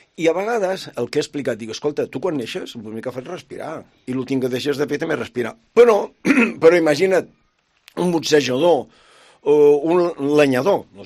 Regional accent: Girona, Catalonia, Spain; Jo vaig néixer a Girona, al barri vell, i aquí és on doncs, em penso marxar també per sempre, no sé, m'encanta Girona, me l'estimo molt, i, bueno, i el barri vell sobretot, bueno, perquè és on he estat sempre, i estic.

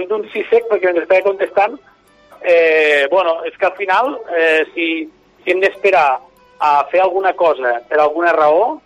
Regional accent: Mollerussa, Catalonia, Spain; jo soc de Mollerussa de fa 40 anys, però em feia 20 que estava fora de casa treballant, no? Girona, Vic, Barcelona

